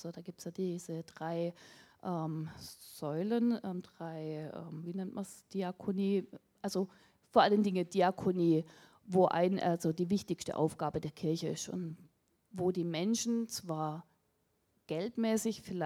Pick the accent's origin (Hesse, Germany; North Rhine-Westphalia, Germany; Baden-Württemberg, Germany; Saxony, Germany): Baden-Württemberg, Germany; Kieselbronn; ich komme aus Kieselbronn, bin seit 28 Jahren verheiratet